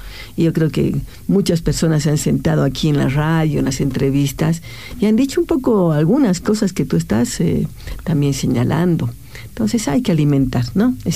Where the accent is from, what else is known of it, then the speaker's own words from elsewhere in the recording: Bolivia; Sí, es una cultura compleja la nuestra como bolivianos, lo tengo que decir.